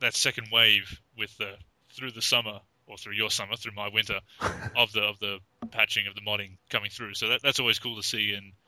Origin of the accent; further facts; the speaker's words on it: Australia; Why am I making fun of Canadians? I'm Australian.